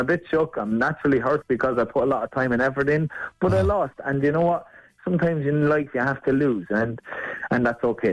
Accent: Ireland; Khalil El Hadri, he's the French champion, so and I'm the Irish champion

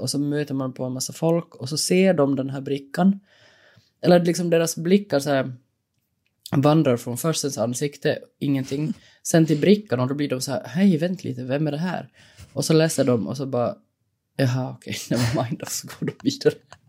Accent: Finland; som finlandssvensk är vi är ganska lyckligt lottade för det finns jättemycket stipendier och sånt att söka här

